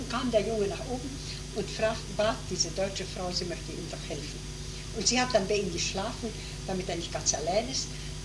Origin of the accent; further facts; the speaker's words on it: Tallinn, Harju County, Estonia; Und jetzt in diesem Jahr bin ich wieder eingeladen in meine Heimat nach Reval, habe da auch sehr gute Freunde.